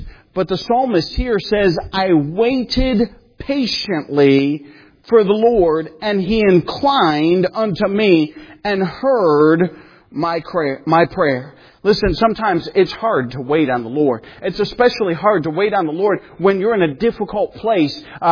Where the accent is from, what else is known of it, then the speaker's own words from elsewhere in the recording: United States; And I just, you know, I'm an American, you know, convenient.